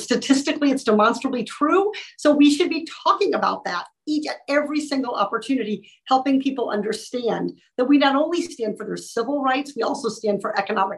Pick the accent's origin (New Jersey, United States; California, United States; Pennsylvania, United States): California, United States; as a resident of Orange County, as a Californian.